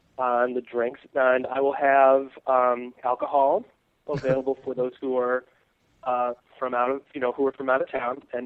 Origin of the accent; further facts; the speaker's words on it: Great Lakes, United States; it's like we are from the Great Lakes region, not Louisiana.